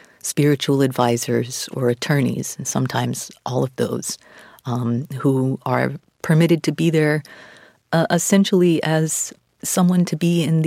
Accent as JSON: {"language": "English", "region": "Texas", "country": "United States", "tie": "born or raised there"}